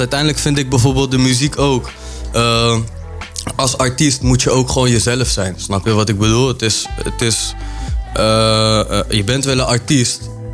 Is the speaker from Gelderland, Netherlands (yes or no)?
yes; Harderwijk, Gelderland, Netherlands; Ik kom uit Harderwijk.